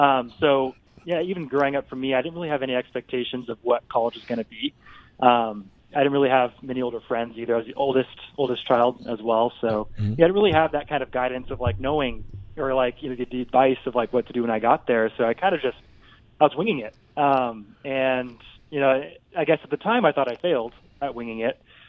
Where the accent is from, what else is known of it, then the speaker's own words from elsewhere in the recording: San Diego, California, United States; I needed proof more so then than I ever did in my life growing up in San Diego.